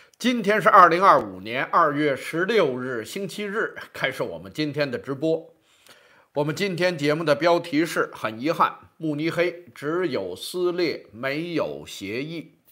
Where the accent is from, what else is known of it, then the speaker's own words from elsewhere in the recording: New Zealand; 我可以负责任的讲，我们新西兰人也有基层民众